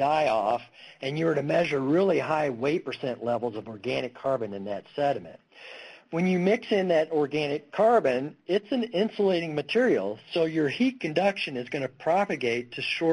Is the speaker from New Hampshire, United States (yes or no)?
no; Missouri, United States; Well, I'm from Missouri, the show me state.